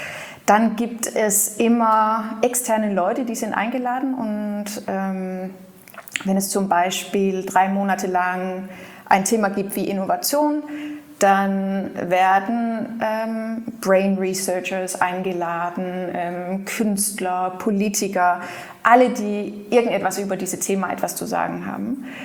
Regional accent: Aarhus, Central Denmark Region, Denmark; Ich bin in Aarhus groß geworden

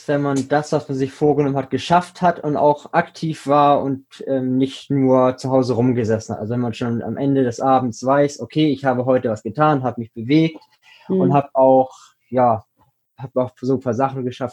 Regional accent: Hamburg, Germany; born there; accent: Hamburg dialect; also born or lived in Neu Wulmsdorf; Nein, also ich wurde in Hamburg geboren und bin dann später so an Rande von Hamburg gezogen. Also es ist Niedersachsen, es gehört zwar schon zu, also nach Niedersachsen, ein kleiner Ort in Niedersachsen namens Wulmsdorf. Der zwar an der Grenze zu Hamburg ist

